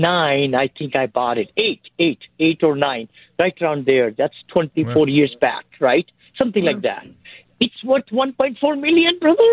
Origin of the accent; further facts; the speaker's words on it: India; moved away; I came from India, you know, $7. I grew up with 6 siblings in 382 square feet, you know, apartment